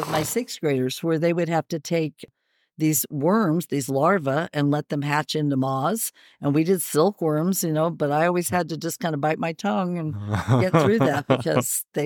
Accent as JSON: {"language": "English", "town": "Junction City", "country": "United States", "tie": "born or raised there", "said": "When I was growing up in Junction City, we used to we played outside all the time."}